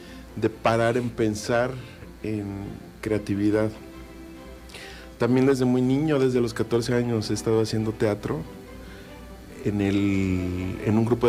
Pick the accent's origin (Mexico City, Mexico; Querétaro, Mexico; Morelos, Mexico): Morelos, Mexico; Zacatepec; born there; nací en Zacatepec, un 17 de julio de hace muchos años. De 1980. Tengo 45 años.